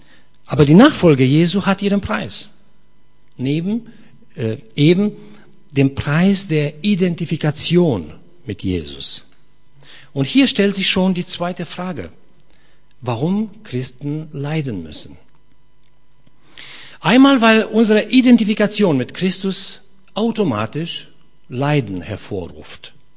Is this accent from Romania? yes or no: yes; Romania; nach der Wende, als Ceausescu entfernt wurde und bei uns in Rumänien auch besser wurde, Demokratie